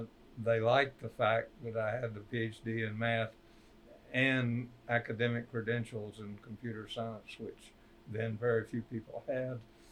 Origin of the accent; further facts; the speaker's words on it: Asheville, North Carolina, United States; I grew up in Asheville, North Carolina. Went to the public school system there.